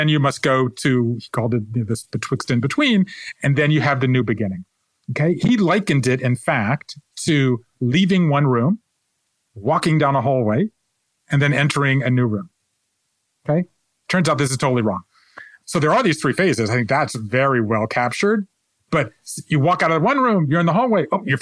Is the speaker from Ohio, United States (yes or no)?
no; Savannah, Georgia, United States; I was talking to a woman named Rosemary Danielle in my hometown of Savannah, Georgia